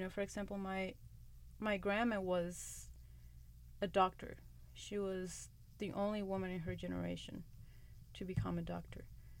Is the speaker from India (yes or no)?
no; Mexico; English is a second language; moved away as an adult; now in United States; I was born and raised in Mexico. I did my kindergarten, my middle school. I did my high school in Mexico